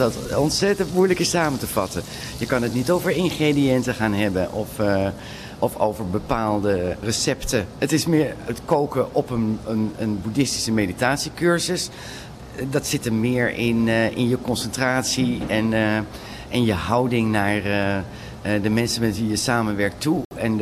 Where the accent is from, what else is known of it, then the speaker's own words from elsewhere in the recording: Haarlem, North Holland, Netherlands; Ik kom uit Haarlem.